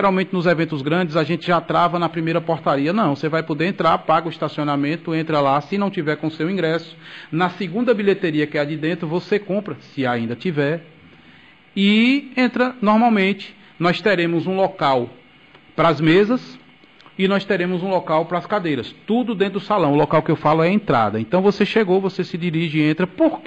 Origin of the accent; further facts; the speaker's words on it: Campo Formoso, Bahia, Brazil; E Campo Formoso, eu digo porque é a minha cidade, que aqui eu sou brasileiro